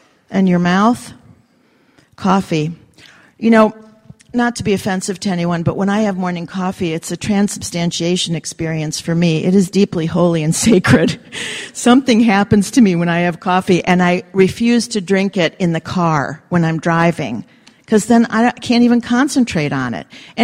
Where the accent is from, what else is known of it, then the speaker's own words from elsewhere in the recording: Midwest, United States; Now, part of this is being Greek. Part of it is because I'm from the Midwest. Midwesterners are the kind of people that bring you a casserole when you move in. I live in the Northeast.